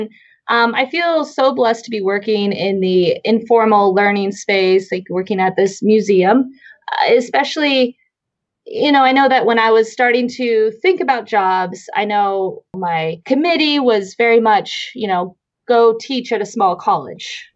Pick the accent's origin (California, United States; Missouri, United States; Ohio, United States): Ohio, United States; you know, I'm from Southeastern Ohio and there's a lot of surface mining, especially in like the West Virginia, Appalachian area.